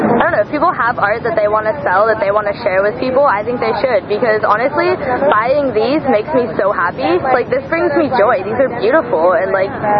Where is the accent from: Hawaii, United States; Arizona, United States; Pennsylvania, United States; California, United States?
California, United States; Santa Cruz; I am from Santa Cruz, California. I've lived here for 15 years, and I was raised there.